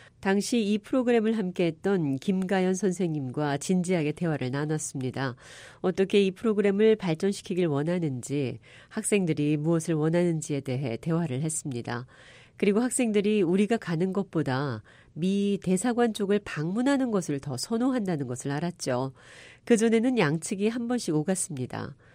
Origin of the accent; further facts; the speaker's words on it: South Korea; moved away as an adult; also born or lived in Philippines / United States; 저는 한국에서 태어나 자랐습니다. 그리고 미국 외교관인 남편과 결혼을 해서 필리핀에도 살았고 미국에도 살았습니다.